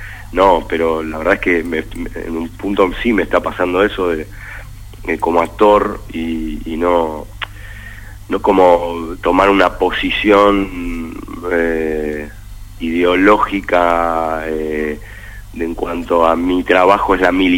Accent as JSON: {"language": "Spanish", "region": "Buenos Aires", "country": "Argentina", "said": "en mi caso, yo soy muy porteño, muy argentino"}